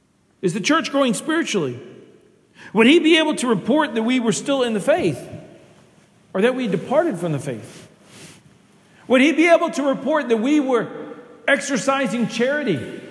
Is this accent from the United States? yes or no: yes; United States; Say I go to America. You all know I'm an American. You all know that I'm supported by churches in America from time to time.